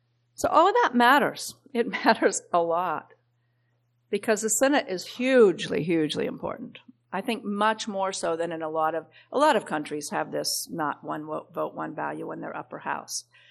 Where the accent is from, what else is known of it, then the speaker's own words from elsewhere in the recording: Kansas, United States; Remember I talked to you about I'm from Kansas. It's called the flyover country.